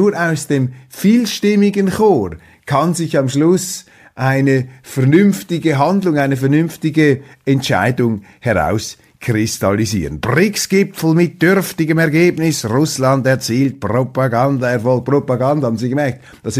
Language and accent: German; Switzerland; die ich als Schweizer mit der Neutralität verbinde